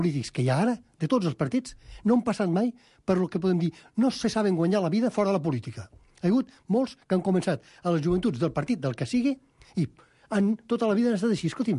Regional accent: Tortosa, Catalonia, Spain; soc d'un poble al costat de Xerta, soc de Tortosa.

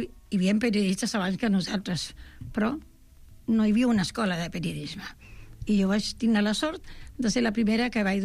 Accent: Chile; Jo soc més xilena que los porotos, que em diuen allà.

